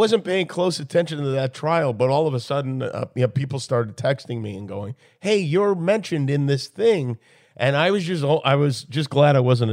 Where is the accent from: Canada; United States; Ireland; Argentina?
Ireland; Like, I'm racist. I'm Irish. How can I be racist?